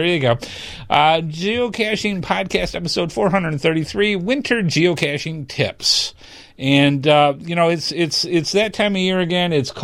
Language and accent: English; Michigan, United States; Now, I grew up in Michigan, so I'm familiar with with the cold weather and all.